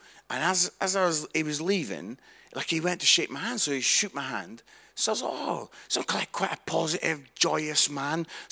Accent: Musselburgh, Scotland, United Kingdom; So I'm from Musselburgh, which is just outside Edinburgh.

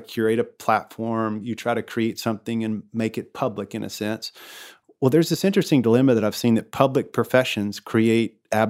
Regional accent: the South, United States; I grew up in a small town in the South, which I'm so proud of my hometown.

